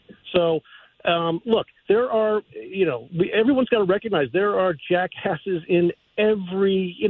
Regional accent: New York, United States; I grew up in New York and my wife is from Cleveland

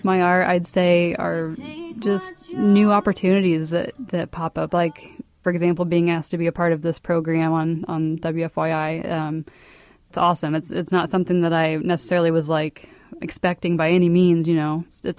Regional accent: Martinsville, Indiana, United States; I live in Martinsville. I'm from Martinsville, and I'm like in the center, you know. I'm like a half hour from Indy.

